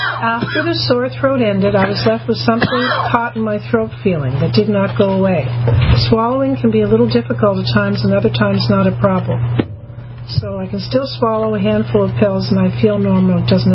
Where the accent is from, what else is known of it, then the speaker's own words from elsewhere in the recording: United States; I wanted to consult with my doctor in my home country, the USA.